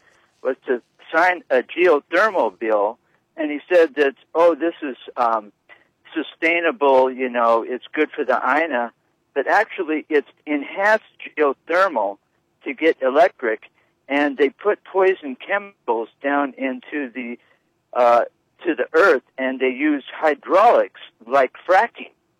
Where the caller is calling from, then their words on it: Pahoa, Hawaii, United States; I'm calling you from Ground Zero, where in Lower Puna, where the hurricane did the most damage.